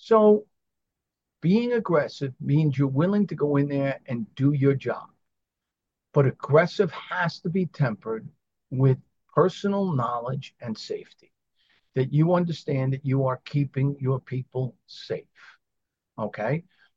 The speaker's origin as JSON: {"language": "English", "town": "New York City", "region": "New York", "country": "United States", "said": "I come from New York City. We have a hydrant every 600 feet."}